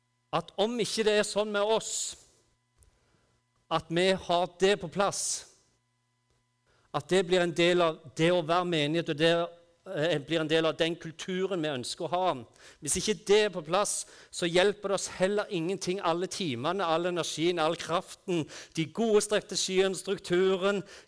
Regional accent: Bryne, Rogaland, Norway; jeg har vokst opp på Bryne, og det hører dere sikkert på dialekten. Jeg har en veldig avsleven dialekt

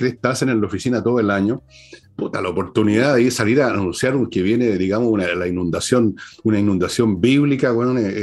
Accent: Chile; aquí estamos hablando de como chilenos que viven en la zona centro del país

